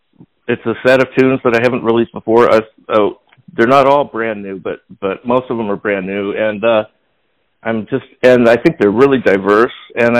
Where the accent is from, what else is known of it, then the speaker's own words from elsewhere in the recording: Livermore, California, United States; also born or lived in San Jose; Right. I was born in San Jose, and then I grew up in a town called Livermore, which is also in the Bay Area there.